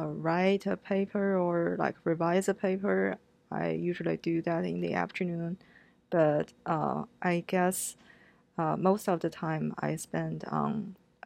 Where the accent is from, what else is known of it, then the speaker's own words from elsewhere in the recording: China; moved away as an adult; now in United States; And I'm from China, and I spent 22 years in China. And then after finishing college, I came to the United States for graduate school, and I have been living in the US since then.